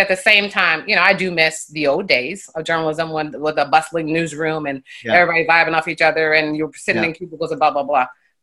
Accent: Kansas City, Missouri, United States; also born or lived in Columbia, United States / Las Vegas, United States; So yeah, so my first job, I'm from Kansas City, Missouri.

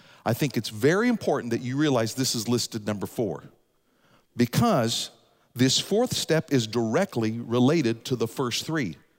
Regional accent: United States; That somehow I deserve this because I'm an American.

